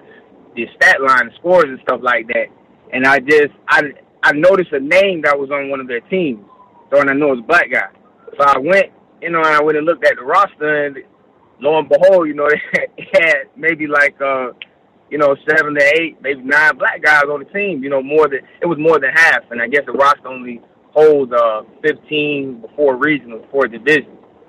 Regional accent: Florida, United States; I'm from Florida. I played a little basketball around for high school, middle school, and high school. And down in, originally from Broward County area

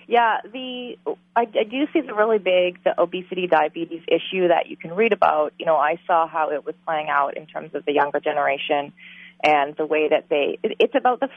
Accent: Canada; in that I came from Canada.

